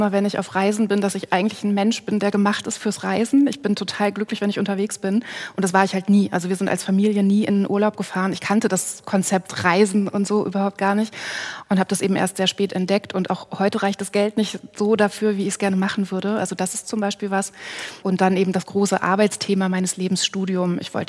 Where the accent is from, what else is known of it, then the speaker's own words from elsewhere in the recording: Lower Saxony, Germany; In Niedersachsen, oder? Genau. Im Nirgendwo.